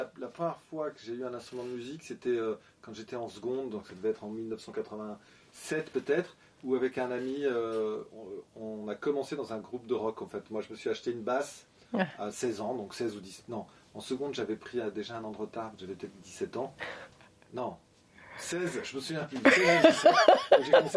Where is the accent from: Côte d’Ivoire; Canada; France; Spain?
France; Versailles, Île-de-France; now in Paris, France; moi, après mon bac, j'ai quitté Versailles, je suis allé m'installer à Paris.